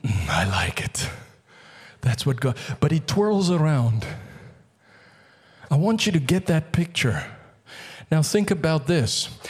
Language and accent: English; South Africa; You know, we're from South Africa, and South Africa for many years was the diamond capital of the world.